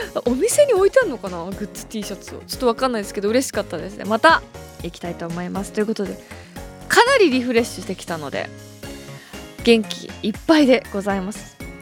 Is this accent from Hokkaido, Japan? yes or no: yes; Hokkaido, Japan; now in Tokyo, Japan; あやっぱ私ってどさんこなんだなって。東京に引っ越してきてもう12、3年経つけど